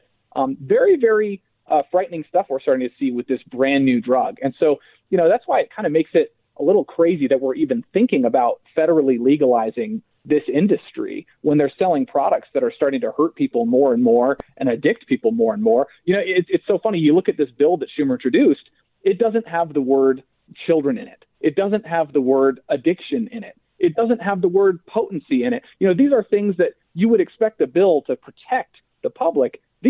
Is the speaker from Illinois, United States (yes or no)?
no; Colorado, United States; I'm from Colorado. We were the first state to legalize marijuana, and you know, ever since my state legalized in 2014.